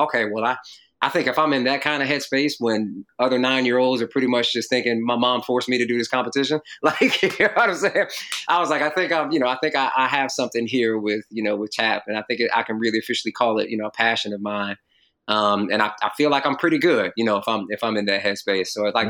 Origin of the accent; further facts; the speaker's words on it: North Carolina, United States; also born or lived in Jamaica, Queens, New York; I moved to North Carolina when I was six from Jamaica, Queens, New York.